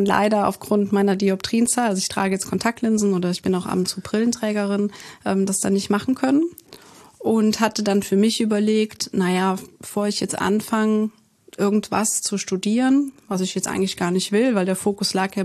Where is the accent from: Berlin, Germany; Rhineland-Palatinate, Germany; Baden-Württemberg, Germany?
Rhineland-Palatinate, Germany; Aber ich bin ja nachher auch in Neuwied zur Schule gegangen.